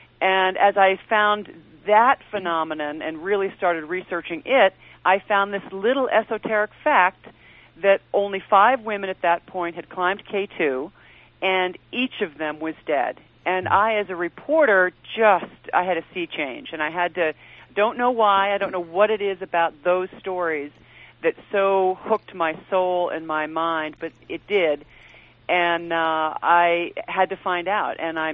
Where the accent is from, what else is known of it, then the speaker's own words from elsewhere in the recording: East Coast, United States; As I said, I was from the East Coast. A high-altitude mountain to me was 10,000 feet.